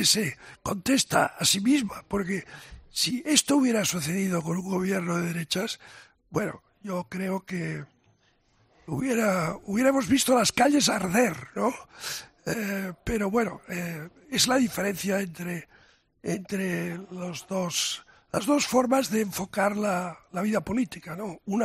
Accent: Spain; de amor a lo que somos los españoles, con nuestros defectos y nuestras virtudes

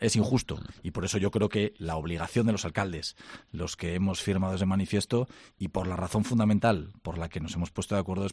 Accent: Zaragoza, Aragon, Spain; Que los de Zaragoza no somos españoles.

